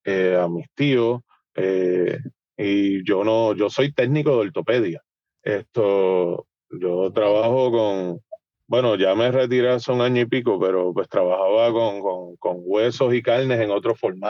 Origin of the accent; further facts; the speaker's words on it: Puerto Rico; como muchos puertorriqueños, ¿no? Que hacemos barbecue en nuestras casas.